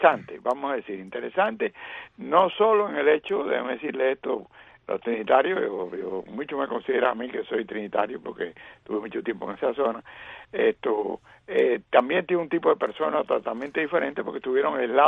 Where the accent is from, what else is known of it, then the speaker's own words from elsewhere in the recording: Cuba; moved away; cuando yo me fui de Cuba